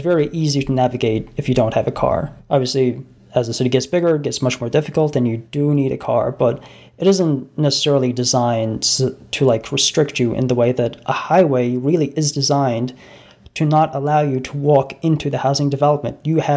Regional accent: New Zealand; this is very striking to me growing up in New Zealand

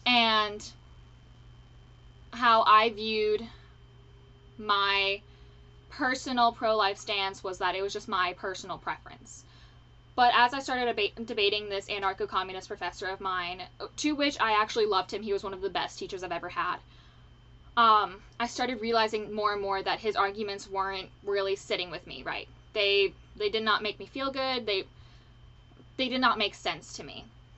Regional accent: New Jersey, United States; moved away as an adult; now in Texas, United States; So I was born and raised in New Jersey, for those of you who don't know.

